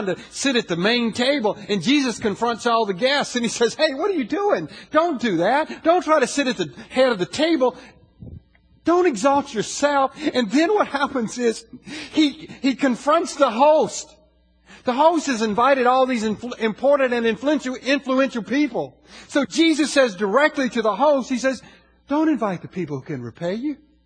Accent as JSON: {"language": "English", "region": "South Carolina", "country": "United States", "tie": "born or raised there", "said": "from here to South Carolina, my home state."}